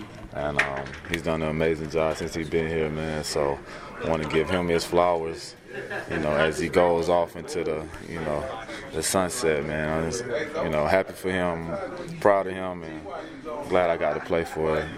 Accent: Georgia, United States; But, like, I'm from Georgia. I got a house here

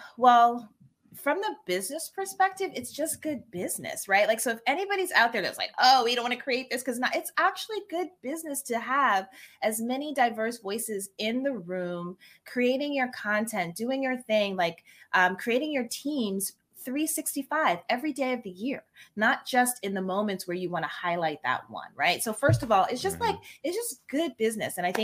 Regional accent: United States; I'm going to say American history because I'm American.

